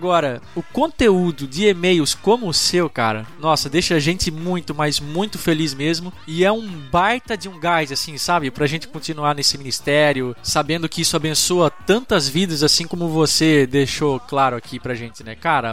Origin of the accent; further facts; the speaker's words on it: São Paulo, Brazil; Eu sou do ABC Paulista e hoje fui levar a minha mãe em consulta no centro de São Paulo